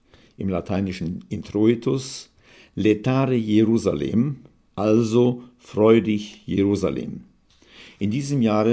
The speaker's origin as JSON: {"language": "German", "town": "Rosenthal", "region": "Lower Silesian Voivodeship", "country": "Poland", "tie": "born or raised there", "said": "Ich bin in Schlesien, in der Grafschaft Glatz, aufgewachsen"}